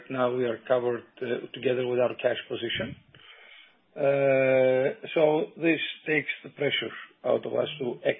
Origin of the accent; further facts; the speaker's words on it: Greece; In case you're not out, we are from Greece. August is the time of vacation.